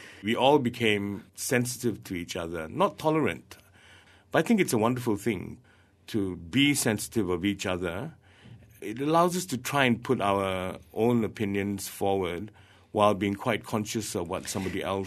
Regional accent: Malaysia; now in Australia; I'm a Malaysian artist. I live in Australia.

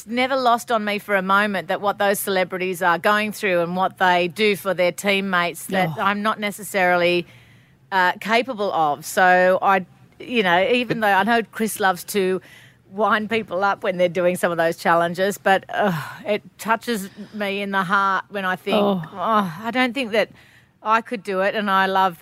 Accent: Australia; we as Australian celebrities, if that's the word that people use for us, is that we all pretty much run our own business

